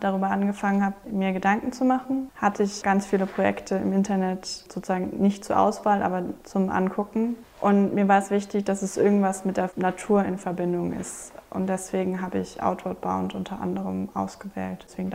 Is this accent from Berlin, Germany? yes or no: no; Bonn, North Rhine-Westphalia, Germany; Ich komme aus Bonn, das ist im westlichen Teil von Deutschland. Viele kennen das als die ehemalige Hauptstadt.